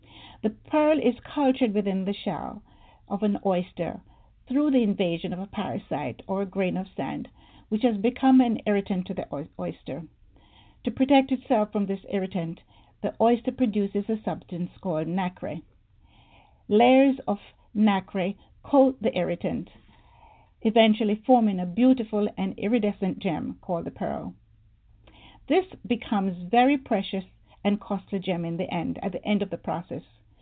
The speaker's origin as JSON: {"language": "English", "country": "Jamaica", "also_born_or_lived": "England", "moved": "as an adult", "lives_now": "United States", "said": "I'm originally from Jamaica, West Indies. After high school, I traveled to England, United Kingdom, where I studied nursing and midwifery, also clinical psychiatry. There, I lived and worked for some time and was recruited by a hospital here in the United States to work with them."}